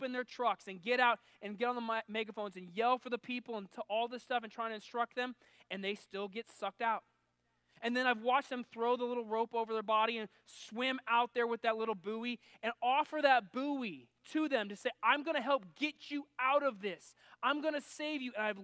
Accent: West Coast, United States; I grew up, as I've told you guys many a times, I grew up on the West Coast.

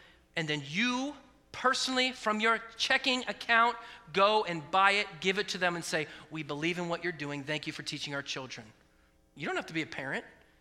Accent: West Coast, United States; I grew up on the West Coast, and the West Coast for education is not the best coast.

